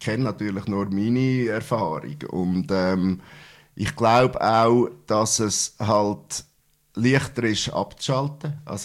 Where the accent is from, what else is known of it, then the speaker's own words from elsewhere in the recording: Mumpf, Aargau, Switzerland; das ist gewisse Wurzeln auch in meinem Heimatort, das ist Mumpf.